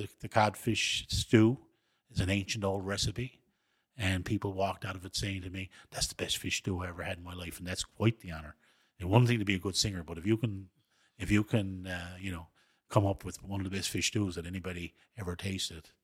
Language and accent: English; Newfoundland and Labrador, Canada; And when you say the word fish in Newfoundland, it means cod. Salmon is not fish in Newfoundland.